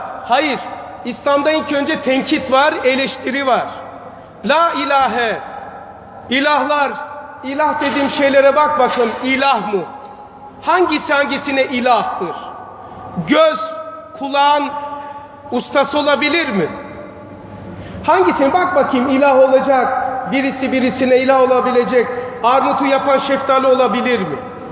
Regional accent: Pazar, Rize, Turkey; Ben aslı buralıyım. Geçen birkaç ay önce de buradaydım. Ben pazarlıyım.

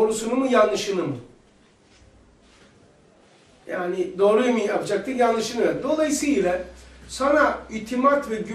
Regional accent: Black Sea Region, Turkey; Bizim memleket böyle, vadi ya böyle, Karadeniz böyle.

